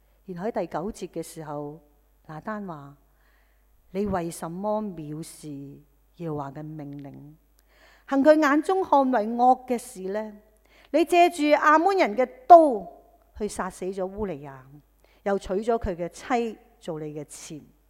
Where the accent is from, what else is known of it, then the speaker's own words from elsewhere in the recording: China; 他就用了我们中国人传统的智慧